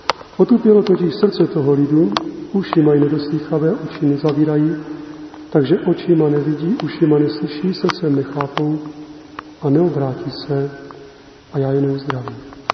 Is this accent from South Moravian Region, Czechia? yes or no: yes; South Moravian Region, Czechia; Tak já jsem z Moravy jižní, tak tam je sucho strašné, třeba měsíc neprší a nikdo to nepovažuje za nic zvláštního.